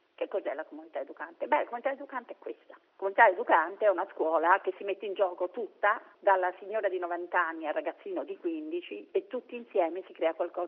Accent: Rome, Lazio, Italy; io sono di Roma

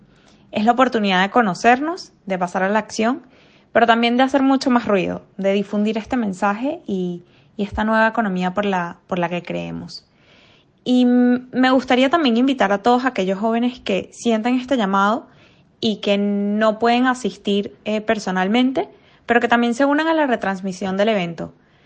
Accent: Venezuela; moved away as an adult; now in Madrid, Spain; soy venezolana y estudié economía y tengo un máster en relaciones internacionales. Y desde hace 8 años vivo en Madrid.

